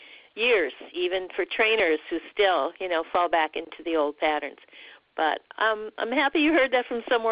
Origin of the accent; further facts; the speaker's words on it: Wisconsin, United States; Sure, I'm from Wisconsin.